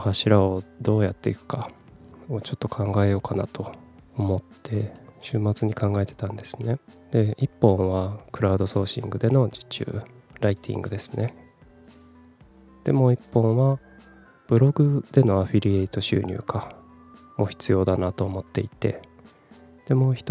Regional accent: Kumamoto, Japan; also born or lived in Fukuoka / Tokyo; 18歳から福岡、30歳から東京で暮らし、退職を機に地元の熊本に帰ってきた36歳フリーランスの僕

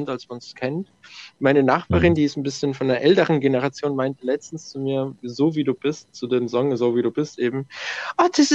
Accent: Mannheim, Baden-Württemberg, Germany; ich bin nicht gebürtiger Italiener, aber wir sind hier so aufgewachsen, als wären wir in Italien gewesen. Also ich bin hier in Deutschland, in Mannheim geboren tatsächli

